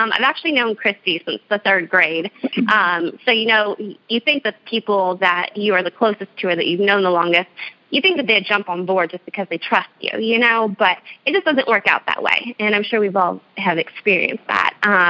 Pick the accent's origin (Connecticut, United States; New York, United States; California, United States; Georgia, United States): California, United States; San Diego; moved away as an adult; I'm originally from the San Diego area, and back in the end of 2015, I relocated to the East Coast with my fiancé at the time.